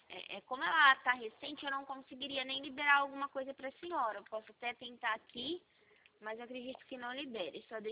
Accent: Limeira, São Paulo, Brazil; Sou aqui de Limeira.

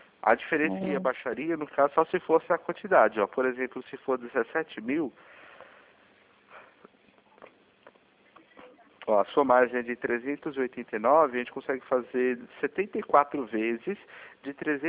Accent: São Paulo, Brazil; Não, eu sou de São Paulo.

